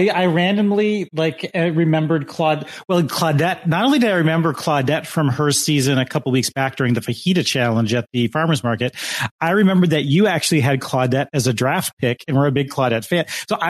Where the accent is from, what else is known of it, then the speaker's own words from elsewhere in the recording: United States; Growing up on Lake Michigan, I've gone, like you have to go, it was required to take a boater safety course as a class in school in seventh grade.